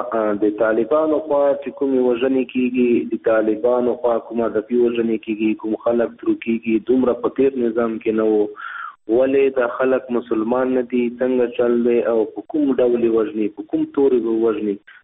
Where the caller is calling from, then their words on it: Nangarhar, Afghanistan; د ننګرهار نه خبرې کوم.